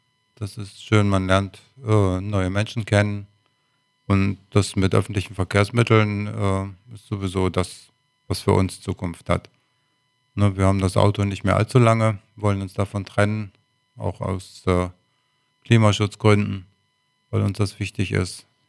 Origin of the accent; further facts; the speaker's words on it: Brunsbüttel, Schleswig-Holstein, Germany; Das Elbe-Forum in Brunsbüttel ist ein Punkt, zu dem ich auch gerne gehen würde, denn das ist ja in meiner Heimatstadt